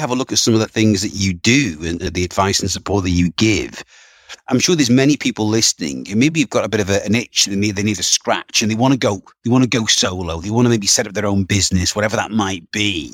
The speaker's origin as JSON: {"language": "English", "region": "North West England", "country": "United Kingdom", "tie": "born or raised there", "said": "I was born and bred in the Northwest"}